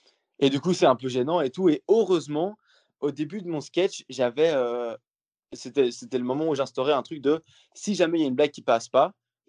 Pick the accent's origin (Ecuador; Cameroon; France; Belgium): Belgium; je dis ouais, je suis belge en fait, tu vois.